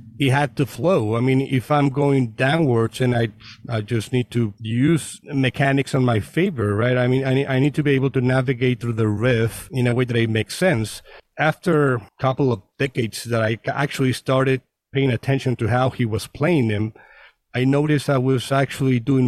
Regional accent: Mazatlan, Sinaloa, Mexico; I mean, I'm from Mazatlan, so it's not even a big city.

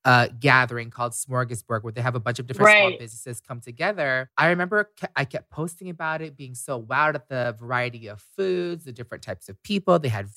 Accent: Orlando, Florida, United States; We grew up in Orlando, Florida, and we would always, me, Peter, and Paul, our youngest brother, we would always argue where to eat.

